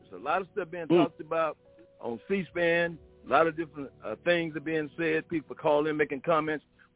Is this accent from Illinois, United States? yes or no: no; Texas, United States; Like I said, I'm from Texas, but I didn't really know anything about black knowledge until I got to Durham, North Carolina